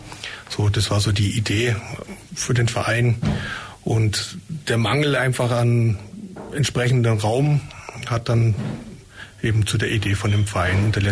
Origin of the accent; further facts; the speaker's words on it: Mindelheim, Bavaria, Germany; now in Ulm, Germany; ich bin ja also nicht gebürtig aus Ulm, sondern komme aus der Richtung Mindelheim, bin dann über München nach Südtirol eben auf die Bildhauerschule gegangen und dann hier in Ulm gelandet.